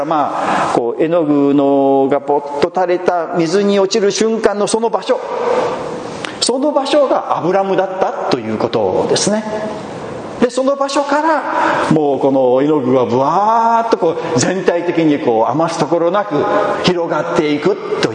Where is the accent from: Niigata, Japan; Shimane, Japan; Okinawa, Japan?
Shimane, Japan; now in Osaka, Japan; 私も 島根県から離れてですね、この遠いあの外国の地にですね、大阪にやってきて